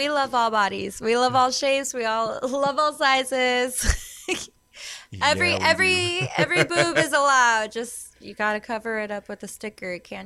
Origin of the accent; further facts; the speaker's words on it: Chicago, Illinois, United States; But also, let's be real. I'm from Chicago.